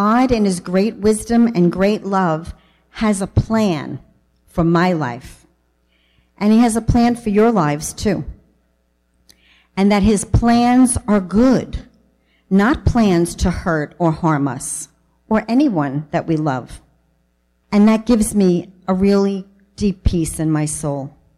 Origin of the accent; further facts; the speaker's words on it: Bronx, New York, United States; accent: New York; So as Pat said, my story began in the Bronx, New York. Excuse my New York accent.